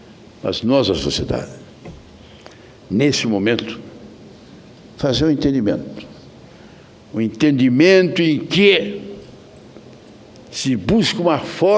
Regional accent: Rio Grande do Sul, Brazil; Eu venho lá do Rio Grande. O Rio Grande vive um momento muito difícil.

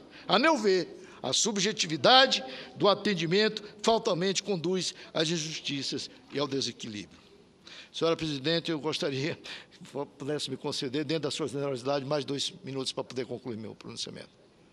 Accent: Amapá, Brazil; 3 pessoas lá do meu estado do Amapá

